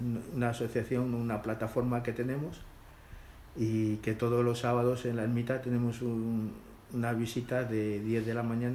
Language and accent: Spanish; Madrid, Community of Madrid, Spain; como soy también de Carabanchel